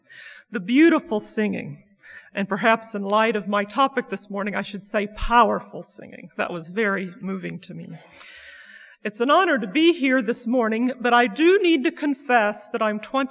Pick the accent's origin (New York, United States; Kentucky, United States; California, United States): Kentucky, United States; I grew up in Kentucky, and I think that's one reason why Asbury was a favorite of my dad's. I was born in northeast Kentucky